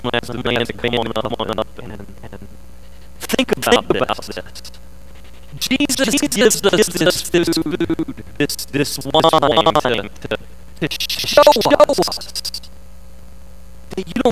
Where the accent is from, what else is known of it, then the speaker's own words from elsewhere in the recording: United States; as an American, as a historian